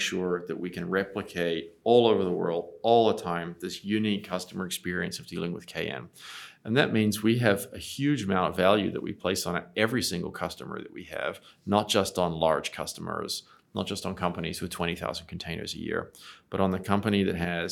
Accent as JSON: {"language": "English", "country": "New Zealand", "tie": "born or raised there", "also_born_or_lived": "Asia Pacific / New York City", "said": "So whilst I spent a lot of time in Asia Pacific, I grew up in New Zealand."}